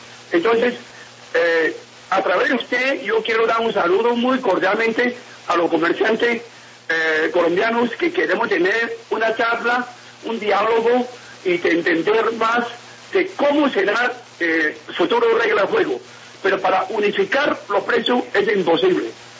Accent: China; Spanish is a second language; moved away; como yo vine de China originalmente

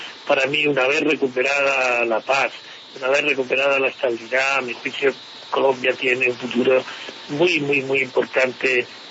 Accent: Spain; por lo menos yo hablo ahora como español y como europeo

